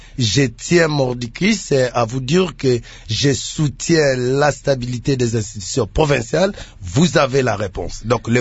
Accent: Lukula, Kongo Central, DR Congo; Je vois mon vice-gouverneur, qui est de Lukula comme moi

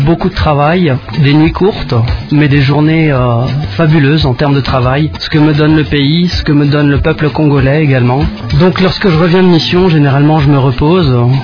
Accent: France; also born or lived in Peru / Germany; Je suis d'origine irlandaise, espagnole. J'ai grandi en France, vécu un peu au Pérou, en Amérique du Sud, ainsi qu'en Allemagne.

